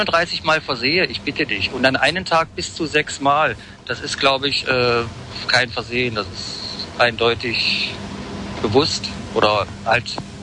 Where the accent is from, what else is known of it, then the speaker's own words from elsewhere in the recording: East Germany, Germany; now in West Germany; Ich bin eingeborener Wessi, im Osten groß geworden, jetzt wieder in Westdeutschland, meine kurze Geschichte.